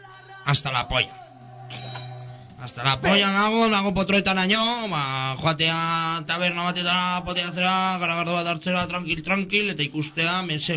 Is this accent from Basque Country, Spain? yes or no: yes; Barakaldo, Basque Country, Spain; Basque is a second language; Barakaldokoa naiz